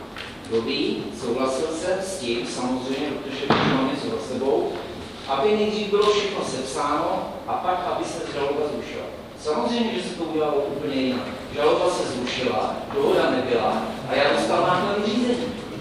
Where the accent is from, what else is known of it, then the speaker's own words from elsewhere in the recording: Karlovy Vary, Karlovy Vary Region, Czechia; jsem z Karlovy Varu, žil tam celý život a prostě některé věci jsou různé